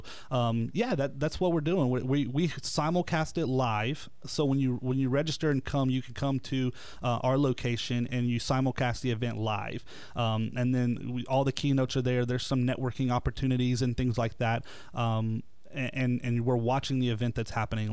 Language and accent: English; Pensacola, Florida, United States; Yeah, so I'm from Pensacola, born and raised here. I've been here my whole life.